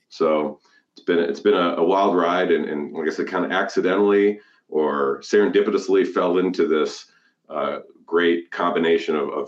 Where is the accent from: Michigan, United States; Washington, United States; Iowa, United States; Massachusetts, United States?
Michigan, United States; Battle Creek; I grew up in Michigan. I was going to school at UConn, and I was home for a summer internship. And Kellogg's is based where I grew up in Battle Creek.